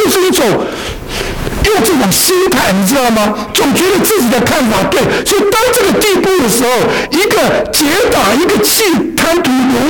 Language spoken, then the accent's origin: Chinese; China; 我们中国人呢翻译叫虚荣心啊